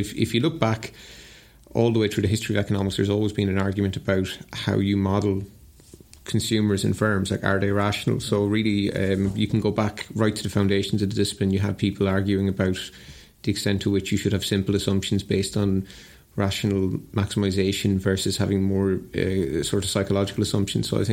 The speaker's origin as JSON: {"language": "English", "country": "Ireland", "tie": "born or raised there", "said": "I started off very interested in the psychology of recessions growing up in Ireland in the 80s."}